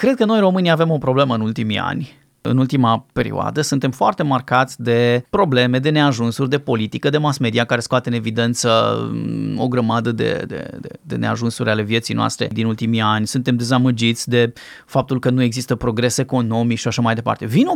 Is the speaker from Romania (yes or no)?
yes; Romania; born there; Ne-am născut în România.